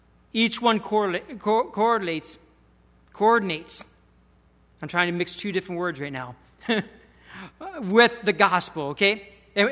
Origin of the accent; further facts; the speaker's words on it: Michigan, United States; now in Florida, United States; I grew up in Michigan. We're known as clouds, okay? Gray skies.